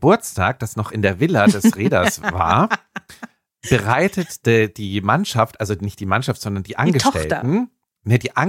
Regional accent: Bremerhaven, Bremen, Germany; ich bin auch Deutscher, aus Bremerhaven, yo.

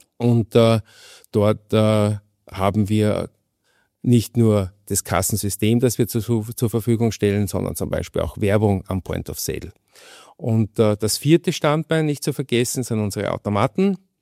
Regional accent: Styria, Austria; born there; also born or lived in Munich; Und als gebürtiger Steirer sind mir die vollmundigen Biere und Weine der steirischen Kultur ja auch von Jugend an ein Begriff.

